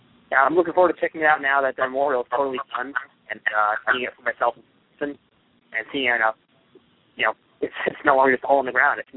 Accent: Queens, New York, United States; I'd actually gone to a memorial we had here in Queens, New York. I'm from Queens

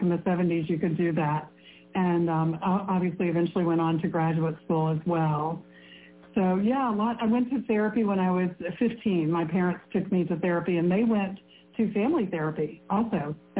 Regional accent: Mississippi, United States; And I grew up in Mississippi, so I was, you know, a bit removed from a lot of context for

